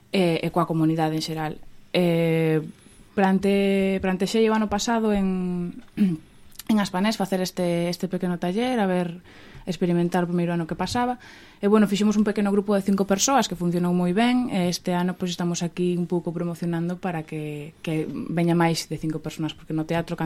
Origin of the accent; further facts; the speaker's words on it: Ferrol, Galicia, Spain; eu son actriz, adícome ao teatro e á televisión, son de Ferrol